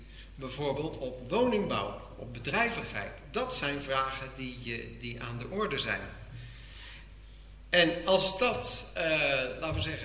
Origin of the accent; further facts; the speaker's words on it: Monnikendam, North Holland, Netherlands; Ik gaf al aan, ik kom uit Monnikendam.